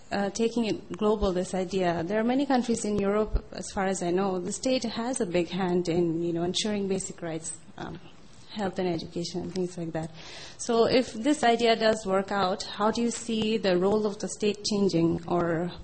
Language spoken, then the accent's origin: English; Bangladesh; I'm from Bangladesh, so it makes total sense for me